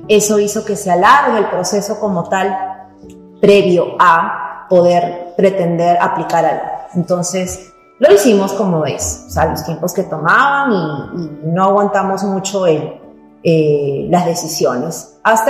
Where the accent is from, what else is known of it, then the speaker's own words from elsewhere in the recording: Peru; now in Canada; nosotros, yo soy peruana, tengo tres hijos chiquitos